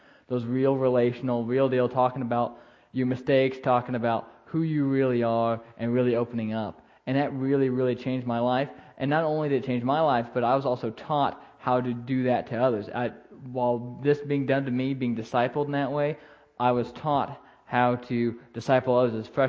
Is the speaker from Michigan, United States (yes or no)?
no; O'Neill, Nebraska, United States; So I grew up in Nebraska, north central Nebraska, kind of over in the O'Neill area, is usually what I tell people. Kind of around O'Neill is where I'm from.